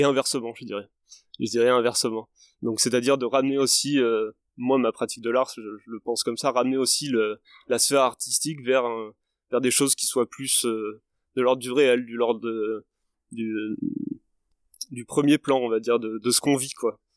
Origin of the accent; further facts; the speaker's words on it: L'Union, Occitanie, France; Bonjour, moi je viens de l'Union.